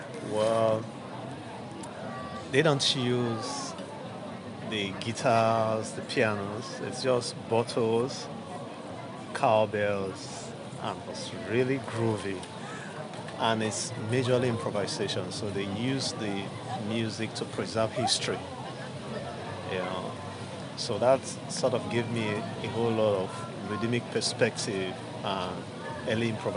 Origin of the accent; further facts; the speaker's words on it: Delta, Nigeria; Okay, I was born in Delta State, Nigeria. So Delta State is the state where I'm from in Nigeria.